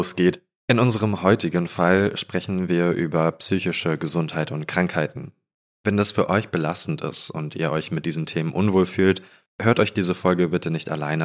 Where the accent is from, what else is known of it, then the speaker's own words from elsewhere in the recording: Falkensee, Brandenburg, Germany; wir sind in Falkensee, wo ich herkomme